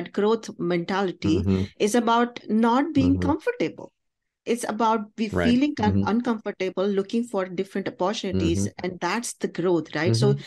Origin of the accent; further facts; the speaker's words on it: India; English is a second language; now in United States; Because I come from India